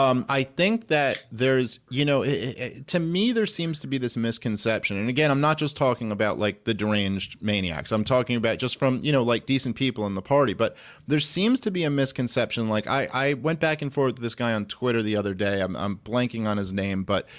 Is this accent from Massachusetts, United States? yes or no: no; Brooklyn, New York, United States; I've came up in the stand-up comedy scene. I'm a Jew from Brooklyn.